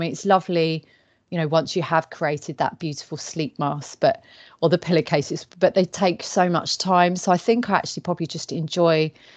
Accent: Newmarket, East of England, United Kingdom; born there; I was born in Newmarket in Suffolk, and now I live in a village just north of Cambridge.

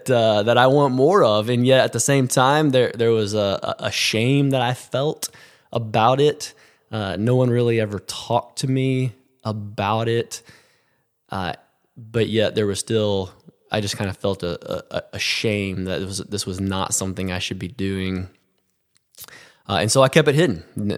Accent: Birmingham, Alabama, United States; So I grew up here in Birmingham, Alabama, and I was the kid that was in church all the time.

